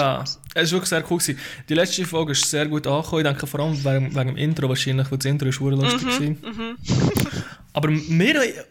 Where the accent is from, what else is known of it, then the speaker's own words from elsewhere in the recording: Switzerland; da sind wir als Schweizer weit davon entfernt